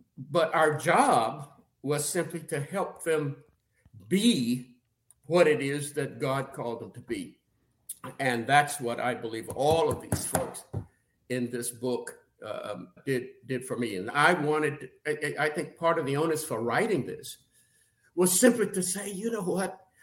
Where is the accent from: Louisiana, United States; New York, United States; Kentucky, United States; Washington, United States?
Kentucky, United States; Danville; You know, I'm from Danville, Kentucky, little town, and we did not know about